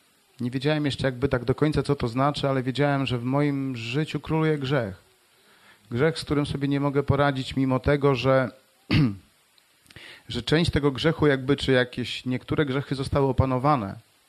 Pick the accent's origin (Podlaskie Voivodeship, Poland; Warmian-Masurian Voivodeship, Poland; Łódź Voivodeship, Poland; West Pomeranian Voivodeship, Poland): Warmian-Masurian Voivodeship, Poland; Morąg; w której ja z Morąga w ogóle pochodzę, to tak jak ktoś pomyli z Mrągowem, to nie ma problemu, też fajne miasto, także to te dwa miasta gdzieś tam na Mazurach leżące